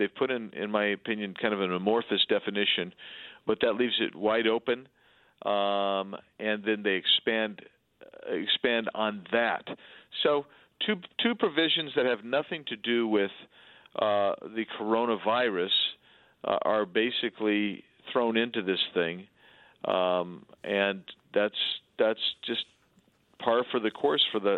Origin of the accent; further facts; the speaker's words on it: Arizona, United States; But in my home state of Arizona, for instance, we have nine total people, nine cases.